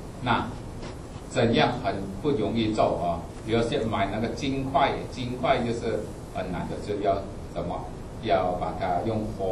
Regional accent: Indonesia; 我们印尼人很喜欢带金，奇怪一点。

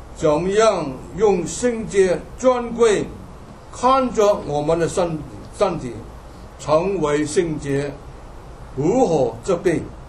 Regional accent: United States; 你看这个小鼹鼠这个动作向我们美国人挑战审判我们

